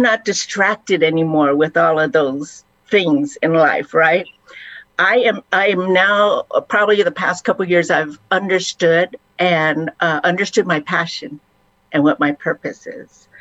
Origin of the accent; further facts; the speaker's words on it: Guam; I'm from Guam.